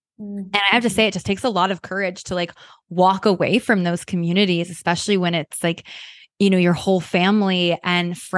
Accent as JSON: {"language": "English", "region": "Midwest", "country": "United States", "tie": "born or raised there", "said": "For me, I grew up in the Midwest in a small town, pretty religious, and that definitely impacted me."}